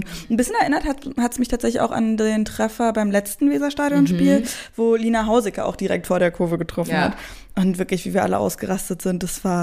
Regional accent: Berlin, Germany; ich bin in Berlin, also im Randgebiet Berlin groß geworden.

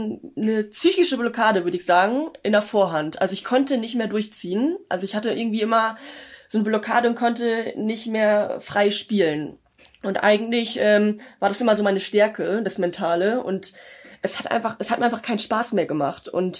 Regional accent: Löningen, Lower Saxony, Germany; in einer normalen Turnhalle in Löning, in meiner Heimat

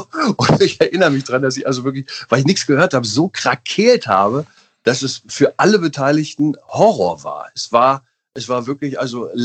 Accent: Einbeck, Lower Saxony, Germany; born there; Ich bin ja in der Bierstadt geboren.

